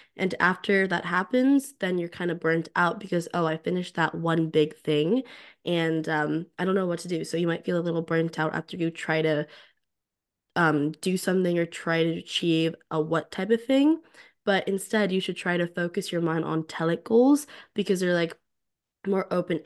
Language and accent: English; California, United States; because I'm from the Silicon Valley